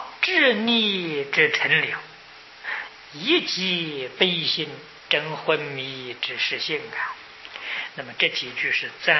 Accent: China; 那么在我们中国人把这个道路拓宽，统统翻新铺柏油马路了，那个古道见不到了

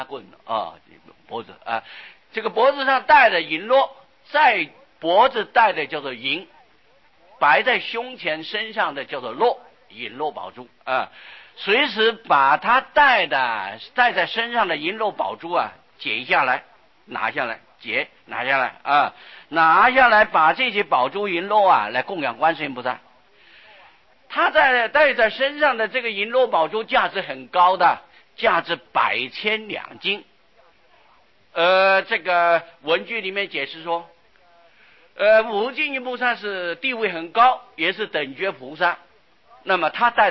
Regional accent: China; 就是我们中国人汉民族的姓也不止一百啊

